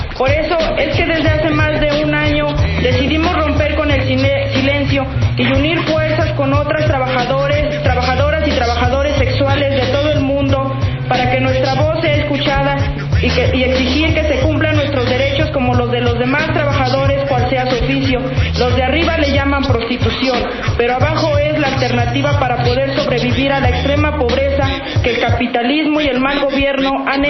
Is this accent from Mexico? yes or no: yes; Tlaxcala, Mexico; Soy del estado de Tlaxcala, soy parte del colectivo de trabajadoras sexuales de la ciudad de Apizaco.